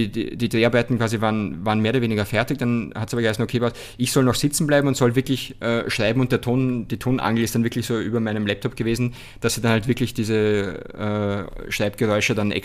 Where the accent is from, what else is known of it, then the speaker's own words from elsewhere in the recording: Mattersburg, Burgenland, Austria; Aber ich war oft im Kino bei uns. Also in Mattersburg, in meiner Heimatgemeinde, gab es dieses klassische Dorfkino